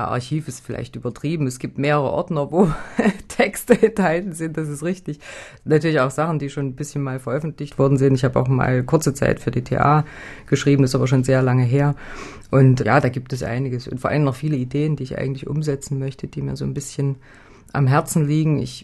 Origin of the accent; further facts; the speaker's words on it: Halle, Saxony-Anhalt, Germany; ich komme ja aus Halle, aus Sachsen-Anhalt